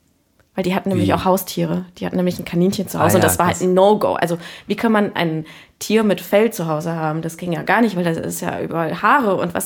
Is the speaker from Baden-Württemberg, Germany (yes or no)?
no; Cologne, North Rhine-Westphalia, Germany; ich bin in Köln-Kalk aufgewachsen